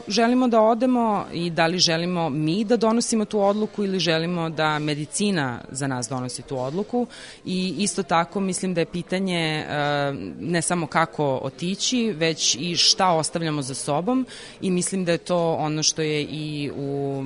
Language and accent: Serbian; Switzerland; ja dolazim iz Švajcarske